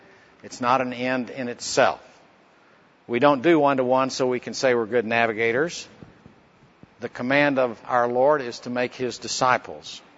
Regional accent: Oklahoma City, Oklahoma, United States; I'm from Oklahoma City.

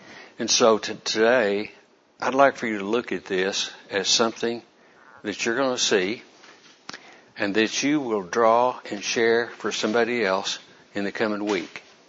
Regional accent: Bedford, Texas, United States; I'm from Bedford, Texas. I am a retired clinical microbiologist.

